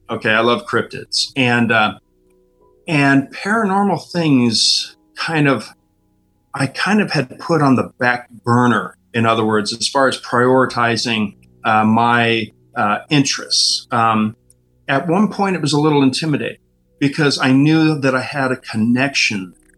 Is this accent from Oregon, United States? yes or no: no; Burbank, California, United States; born or raised there